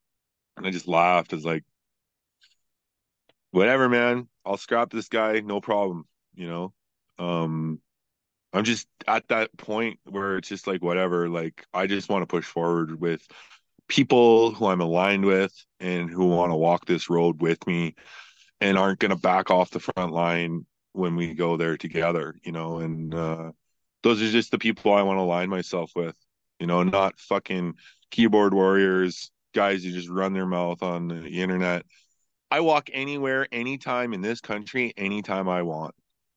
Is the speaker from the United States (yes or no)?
no; Taber, Alberta, Canada; I grew up in Southern Alberta as a half-breed Indian in a small town of Tabor